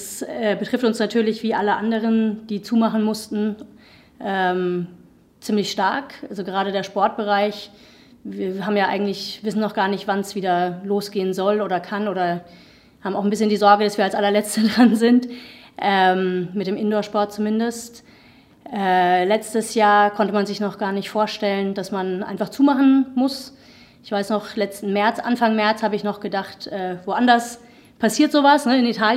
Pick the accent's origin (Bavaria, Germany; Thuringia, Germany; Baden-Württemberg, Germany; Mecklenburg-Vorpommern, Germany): Bavaria, Germany; Würzburg; Habe das damals in den USA kennengelernt, bin ursprünglich aus Würzburg und wollte wieder nach Hause und bin deswegen wieder hergekommen und habe ein Yoga-Studio eröffnet. 2015 war